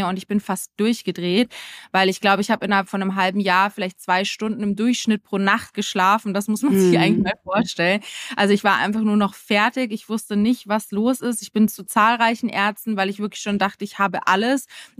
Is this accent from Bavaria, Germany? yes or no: yes; Munich, Bavaria, Germany; now in Berlin, Germany; hast du ja schon gesagt am Anfang. Ich komme aus Berlin, aber eigentlich aus München. Ich bin 2018 nach Berlin gezogen